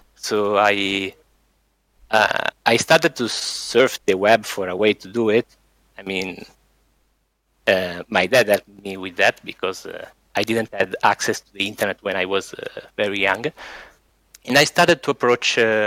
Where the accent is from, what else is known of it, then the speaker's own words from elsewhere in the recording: Italy; I'm from Italy.